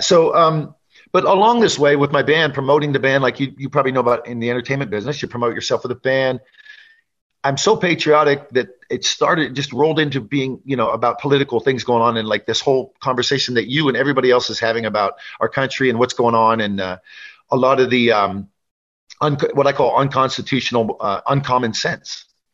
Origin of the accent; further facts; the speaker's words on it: Waterford, Pennsylvania, United States; because I'm from Waterford, Pennsylvania, a little town, and I got to fly over there.